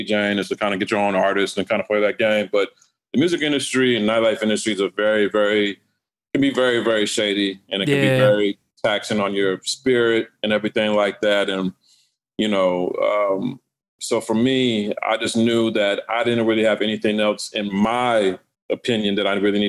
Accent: New Jersey, United States; born there; I mean, I was born in Jersey. So, you know, I was born like literally 20 minutes from Manhattan.

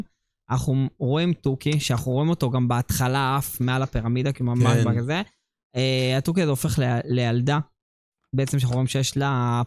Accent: Bat Yam, Tel Aviv District, Israel; כשאני הייתי קטן, אז... הייתי הולך לארקייד בקיון בת ים

